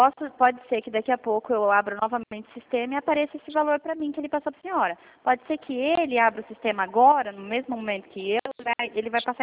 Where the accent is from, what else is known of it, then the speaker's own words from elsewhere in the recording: Dourados, Mato Grosso do Sul, Brazil; Sou de Dourados, Mato Grosso do Sul.